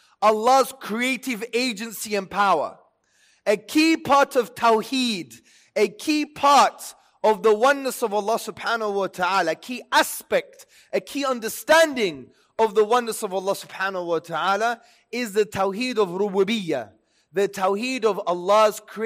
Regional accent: Pakistan; English is a second language; We're not British, we're Pakistanis, yeah?

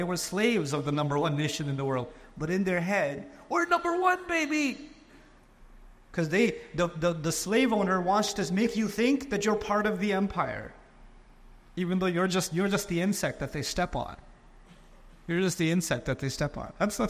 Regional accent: Pakistan; Let me tell you something interesting about where I come from. I'm originally from Pakistan.

